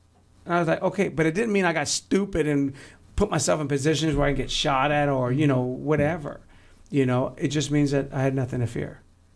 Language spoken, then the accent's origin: English; San Antonio, Texas, United States; I said, I'm from San Antonio, Texas.